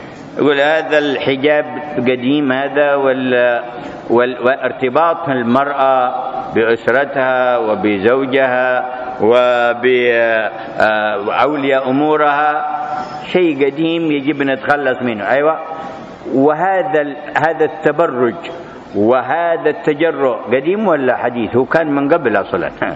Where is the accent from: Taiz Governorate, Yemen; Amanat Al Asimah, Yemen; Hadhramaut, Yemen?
Hadhramaut, Yemen; عرفنا المرأة في تعيش عندنا في حضرموت عاملة مالكة لما تملكه